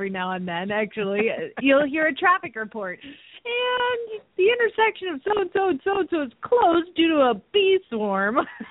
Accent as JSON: {"language": "English", "town": "Phoenix", "region": "Arizona", "country": "United States", "said": "from Phoenix, Arizona"}